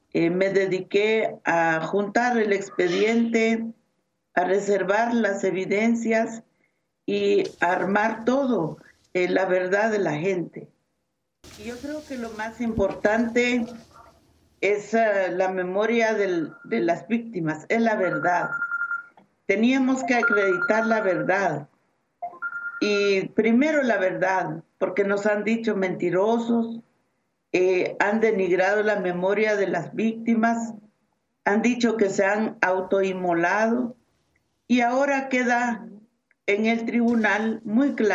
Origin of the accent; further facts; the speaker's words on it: Guatemala; moved away; yo salí de Guatemala en un exilio forzoso.